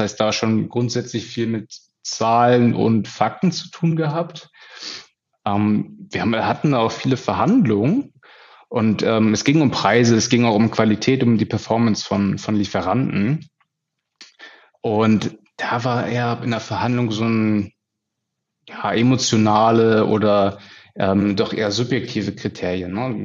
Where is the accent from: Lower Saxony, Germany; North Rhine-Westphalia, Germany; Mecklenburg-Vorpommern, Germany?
Lower Saxony, Germany; Hanover; born there; now in Hamburg, Germany; Ja, ich bin gebürtig Hannoveraner, bin aber aktuell Wahlhamburger